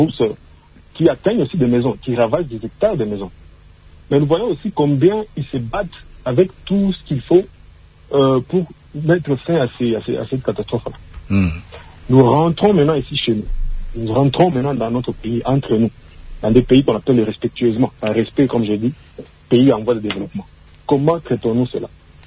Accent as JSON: {"language": "French", "country": "DR Congo", "said": "je suis congolais"}